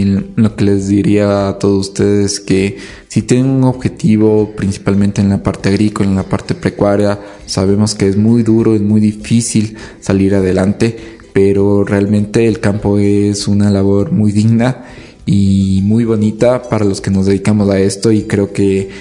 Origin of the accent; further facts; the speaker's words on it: Ambato, Tungurahua, Ecuador; Realmente yo soy de aquí, de Ambato, pero la empresa lo tenemos en Mocha